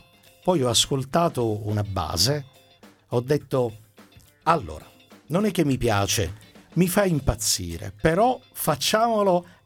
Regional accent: Palermo, Sicily, Italy; io sono di Palermo, però gli hai detto che io sono di Palermo.

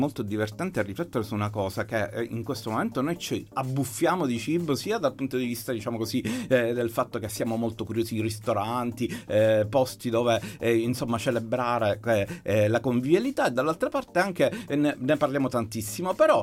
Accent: Sicily, Italy; che noi non ci raccontiamo in quanto siciliani intorno a questo dolce

